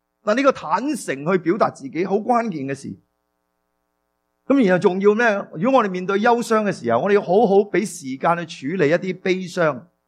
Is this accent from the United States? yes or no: no; China; 但我哋中国人惯咗，唔好喊啦咁